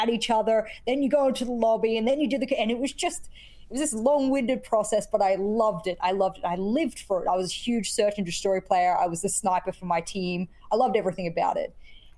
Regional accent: Australia; Visas for an Australian woman all across the world, you would think that we're from Antarctica with that kind of nonsense.

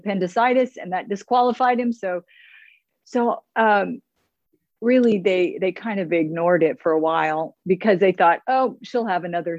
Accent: New Mexico, United States; I'm from New Mexico. You can't get more landlocked and less water than New Mexico.

